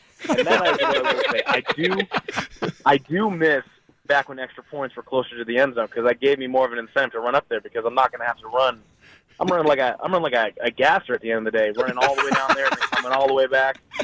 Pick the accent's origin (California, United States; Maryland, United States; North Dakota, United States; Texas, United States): California, United States; born or raised there